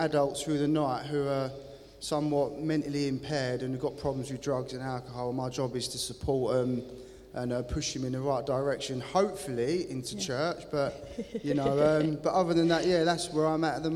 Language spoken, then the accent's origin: English; Brentwood, East of England, United Kingdom; I was from Brentwood in Essex, so I'm an Essex lad. I lived up here for 5 years.